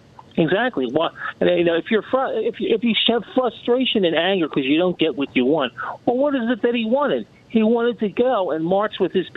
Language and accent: English; Philadelphia, Pennsylvania, United States; I'm from the Philadelphia area, and he was building these casinos of his back in 91